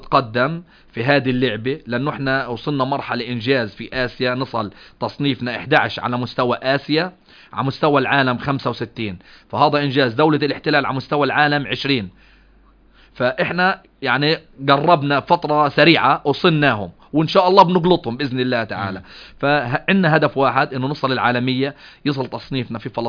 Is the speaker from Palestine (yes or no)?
yes; Gaza Strip, Palestine; يعني الصلاة المغلقة اللي عندنا في غزة نص الملعب